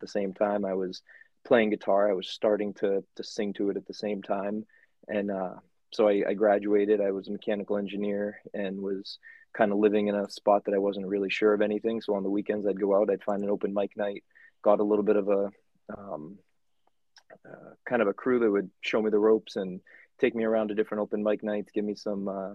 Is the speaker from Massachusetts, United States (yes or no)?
yes; Rowley, Massachusetts, United States; I'm from Massachusetts.